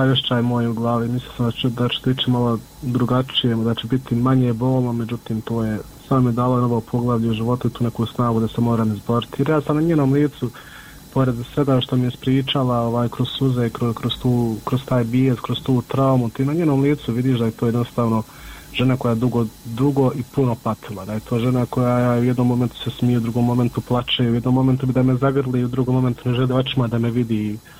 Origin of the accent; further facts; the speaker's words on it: Miljevina, Republika Srpska, Bosnia & Herzegovina; mi smo svi gore iz Miljevine